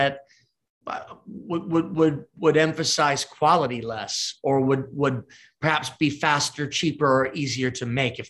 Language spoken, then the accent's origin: English; United States; I'm an American entrepreneur with roots in England.